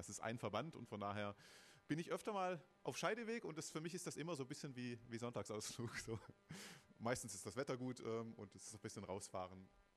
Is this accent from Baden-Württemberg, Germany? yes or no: yes; Baden-Württemberg, Germany; das haben Sie schon gehört. Der Name verrät mich. Ich bin in Württemberg geboren, 1975 war das, schon eine Weile her. Und da in einer sehr frommen Ecke, auch in einer ziemlich frommen Familie aufgewachsen, landeskirchliche Gemeinschaft, evangelische Kirche